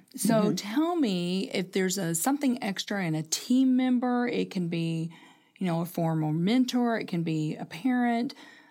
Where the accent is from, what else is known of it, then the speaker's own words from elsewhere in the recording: Kentucky, United States; We're originally from Kentucky, as I said, but we've made this our home.